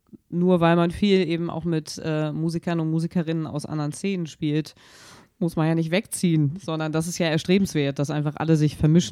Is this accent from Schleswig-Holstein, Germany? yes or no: no; Hamburg, Germany; born there; also born or lived in Bremen; Also ich bin nicht weit weg gewesen, erst in Bremen. Ich habe es zum ersten Mal so mit so einer Distanz probiert und da habe ich aber ja wieder nach Hamburg gezogen, um hier noch weiter zu studieren.